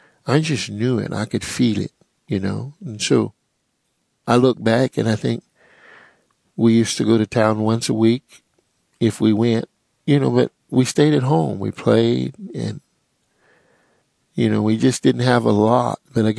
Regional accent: Oklahoma, United States; born or raised there

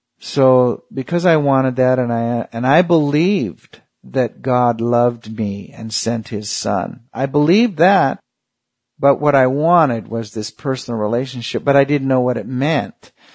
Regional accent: Anchorage, Alaska, United States; I was born and raised in Anchorage and grew up there. And I went to church all my life

